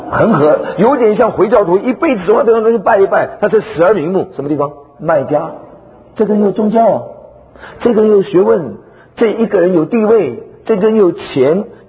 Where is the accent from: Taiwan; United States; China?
Taiwan; 我从台湾来的